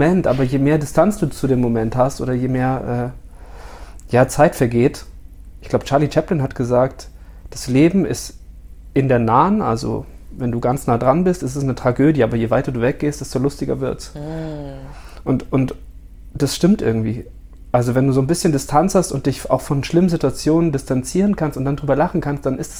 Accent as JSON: {"language": "German", "town": "Munich", "region": "Bavaria", "country": "Germany", "tie": "born or raised there", "said": "bin ich halt total in München groß geworden und habe halt dieses Städtische auch erlebt, so. Und bin deswegen nicht nur so ein bayerischer Bauer"}